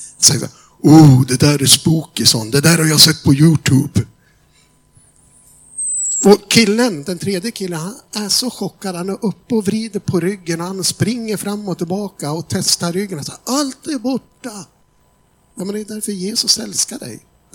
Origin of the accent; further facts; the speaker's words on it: Gävle, Gävleborg County, Sweden; Ja, vi kommer ifrån Gävle, det är inte så långt ifrån, det är bara 22 mil, det är ett stenkast.